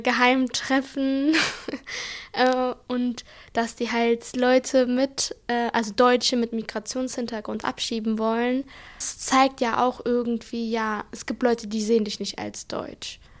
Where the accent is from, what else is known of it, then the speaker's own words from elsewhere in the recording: Morocco; now in Germany; ich bin Marokkanerin mit einem deutschen Pass.